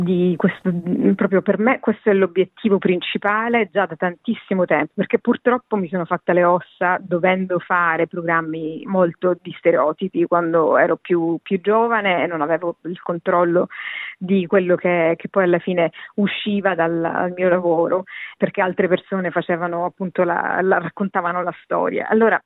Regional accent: Sicily, Italy; perché io sono siciliana e perché per me è stata una grande sfida raccontare le cose che io penso che siano più importanti della mia Sicilia

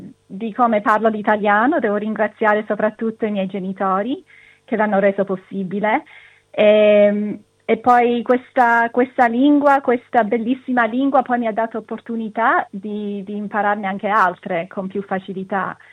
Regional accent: Sicily, Italy; io sono siciliana

